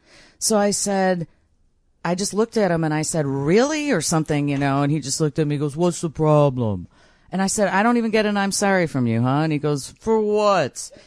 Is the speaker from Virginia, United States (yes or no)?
no; Chicago, Illinois, United States; listen, we're from Chicago.